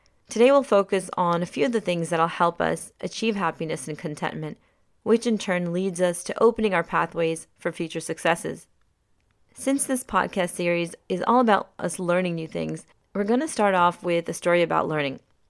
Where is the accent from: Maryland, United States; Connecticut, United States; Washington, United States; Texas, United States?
Maryland, United States; also born or lived in Pakistan; I was born in Pakistan, but came to the U.S. at only 3 years old, and I grew up in Maryland for most of my life.